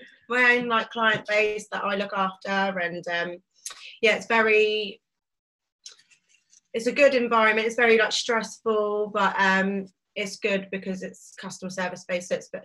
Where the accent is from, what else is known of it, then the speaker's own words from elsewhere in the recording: Farnborough, South East England, United Kingdom; No, so we're actually from Farnborough. So we're kind of in between London and Portsmouth.